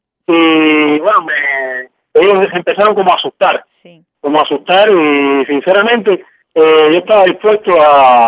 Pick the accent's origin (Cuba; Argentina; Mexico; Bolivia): Cuba; Yo soy un infeliz, un cubano, martiano